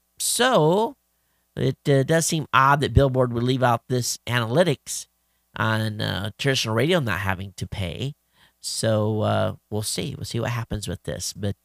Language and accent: English; Brisbane, Queensland, Australia; Being as I am from Down Under in Brisbane, Queensland, to be exact